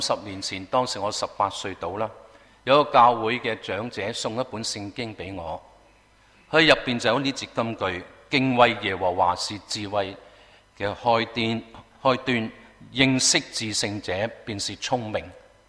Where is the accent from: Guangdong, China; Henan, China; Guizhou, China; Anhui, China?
Guangdong, China; 或者我们广东人叫拜年